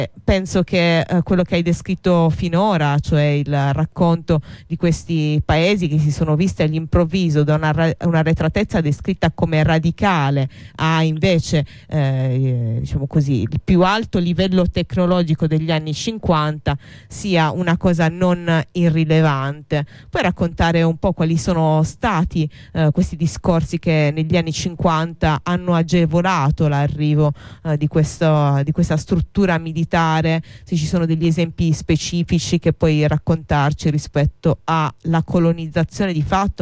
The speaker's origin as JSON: {"language": "Italian", "region": "Sardinia", "country": "Italy", "tie": "born or raised there", "said": "posso dire da sarda, peraltro vengo da un paese in linea d'aria molto vicino al poligono di Teulada, tanto che da piccola sentivo i rumori delle esercitazioni della guerra molto spesso la notte"}